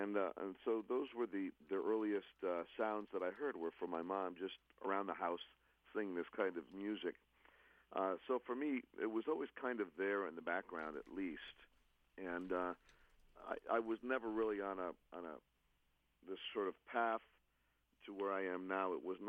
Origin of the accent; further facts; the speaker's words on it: Connecticut, United States; I grew up in Connecticut, born and raised.